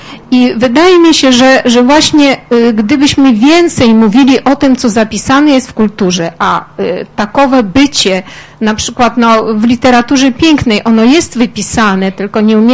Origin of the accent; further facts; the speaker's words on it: Zhytomyr, Zhytomyr Oblast, Ukraine; now in Warsaw, Poland; Ja pochodzę akurat z tych Polaków, którzy mieszkają na Ukrainie, Żytomierz, a w tej chwili jestem na Uniwersytecie Warszawskim.